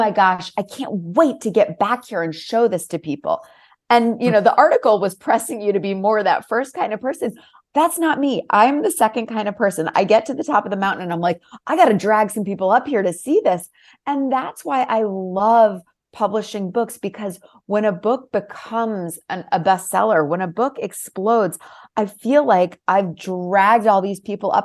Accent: Ipswich, Massachusetts, United States; I'm going to try and write a novel set in my hometown of Ipswich, Massachusetts, about marriage.

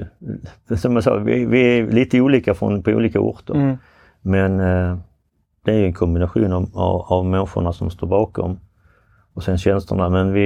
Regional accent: Landskrona, Skåne, Sweden; now in Helsingborg, Sweden; Jag är från Landskrona. Född och uppvuxen där. Bor sedan ganska många år tillbaka i Helsingborg. Och ja, från Landskrona, så jag är boysare.

